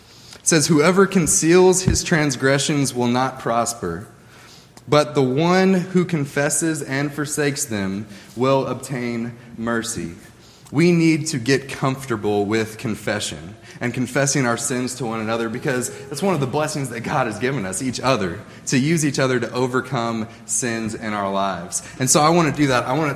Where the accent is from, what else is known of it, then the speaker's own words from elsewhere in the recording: Louisville, Kentucky, United States; Where I'm from Louisville, Kentucky. There aren't a lot of revolving doors in the city of Louisville.